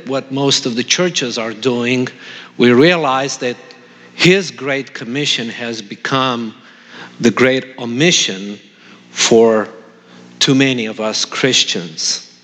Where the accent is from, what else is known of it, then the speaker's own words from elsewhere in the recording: Romania; English is a second language; You've heard that I'm from Romania, and at the end of the Second World War, our country fell under communism.